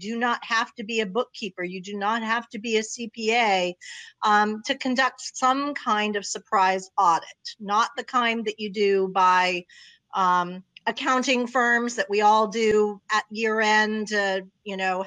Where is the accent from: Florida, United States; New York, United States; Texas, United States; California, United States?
Florida, United States; Even though I am from Florida, I had nothing to do with the group with the woman who was convicted.